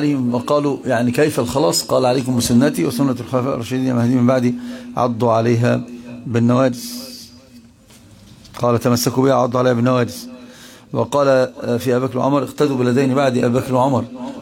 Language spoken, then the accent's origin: Arabic; Alexandria, Alexandria Governorate, Egypt; أنت طلع بمنظرين عندنا في اسكندرية